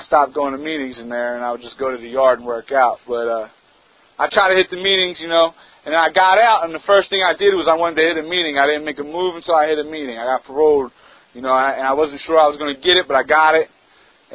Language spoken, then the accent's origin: English; Philadelphia, Pennsylvania, United States; I'm originally from Philadelphia. Me and my man were talking about it. He's from my neighborhood. You know, I grew up, like, where his dad's store was.